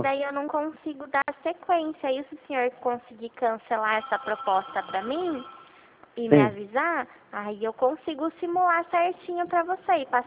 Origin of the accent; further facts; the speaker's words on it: Itu, São Paulo, Brazil; Eu sou da cidade de Itu